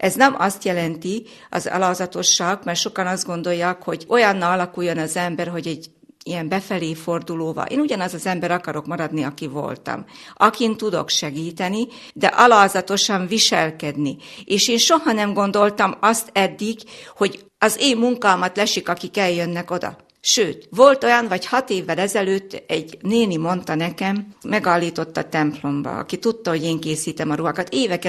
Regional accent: Mihálygerge, Nógrád, Hungary; born there; a szülőfalum Mihály Gergén születtem, nagyon szeretem a szülőfalumat

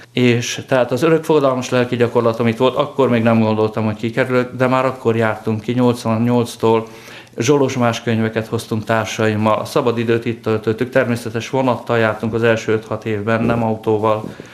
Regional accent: Győr, Győr-Moson-Sopron, Hungary; azt gondoltam, hogy ott maradok abban az országban, abban a városban, Győrben 3 orosz lakta, tehát így nőttünk fel

